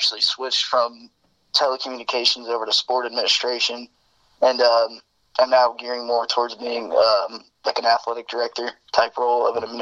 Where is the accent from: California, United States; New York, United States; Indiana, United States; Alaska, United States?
Indiana, United States; Indianapolis; born there; I was born on January 24th, 2000 in Indianapolis, Indiana.